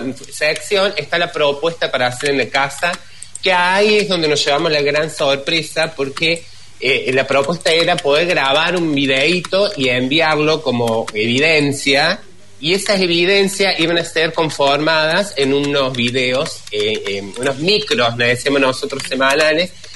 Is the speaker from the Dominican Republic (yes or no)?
no; Argentina; es un orgullo para todos nosotros como argentinos